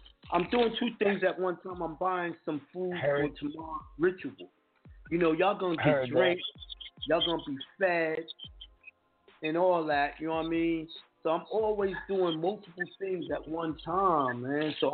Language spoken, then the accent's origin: English; New York, United States; I love it, but I'm thinking maybe I love it because I'm a New Yorker.